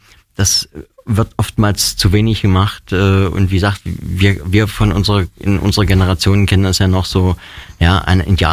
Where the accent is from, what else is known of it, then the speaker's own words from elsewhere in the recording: East Germany, Germany; Und wir kommen ja nur aus der DDR, da war ja eine Mauer drumherum.